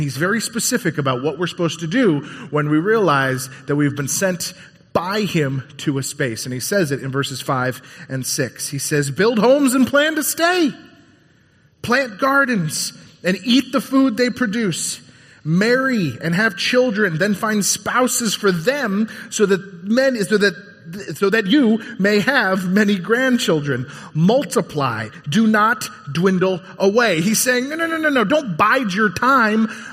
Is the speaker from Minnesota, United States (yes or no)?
no; Colorado, United States; moved away as an adult; I was born and raised in Colorado, but at the age of 18, I left, and from about the age of 18 to 24, 25, I didn't live in the same place for more than a year.